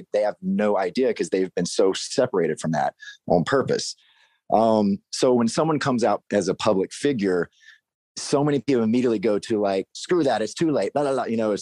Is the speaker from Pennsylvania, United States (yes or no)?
no; Mississippi, United States; You know, even my family, you know, I'm from Mississippi. So I was like, well, crap, like what's my family going to think? How is my little small town going to treat my family